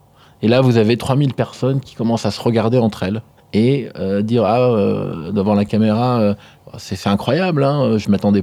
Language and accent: French; Garges-lès-Gonesse, Île-de-France, France; also born or lived in Algeria; J'ai passé une partie de mon enfance en Algérie, puis après on m'a renvoyé à Garges-lès-Gonesse pour que je vienne profiter d'un système scolaire mieux et meilleur.